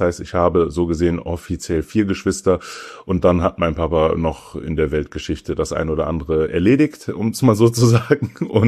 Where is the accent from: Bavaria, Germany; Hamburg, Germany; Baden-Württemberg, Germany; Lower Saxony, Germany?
Hamburg, Germany; Meine Heimat ist tatsächlich Hamburg. Ich bin in Hamburg geboren worden als Sohn eines ghanaischen Papas und einer deutschen Mama